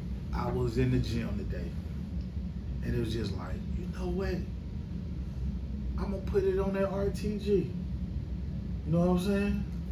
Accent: the South, United States; But hey, look, I'm from the South, and he's from the South.

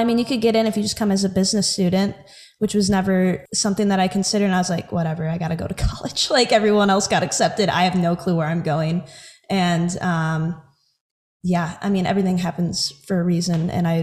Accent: Michigan, United States; I mean, I'm from Michigan. I'm from the Midwest.

